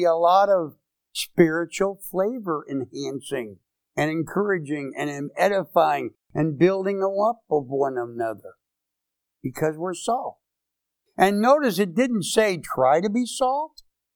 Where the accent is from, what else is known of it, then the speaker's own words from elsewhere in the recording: St. Louis, Missouri, United States; But anyway, I learned that years ago by growing up in St. Louis, Missouri, where I grew up, and on vacation years ago.